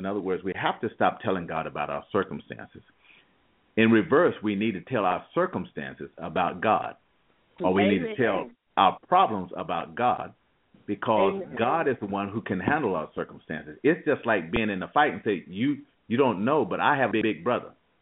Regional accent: Waldorf, Maryland, United States; I'm from Waldorf, of course. So we're right next to one another.

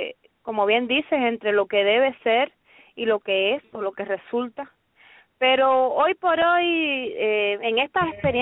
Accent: Cuba; born there; moved away as an adult; Yo salí de Cuba hace 2 años y medio nada más. Hace 2 años y medio escapé del comunismo, sí.

